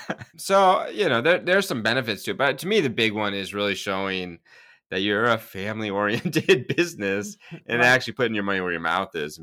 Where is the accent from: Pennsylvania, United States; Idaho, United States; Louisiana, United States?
Idaho, United States; now in New Jersey, United States; And maybe that's just because I'm from Idaho and this is nothing.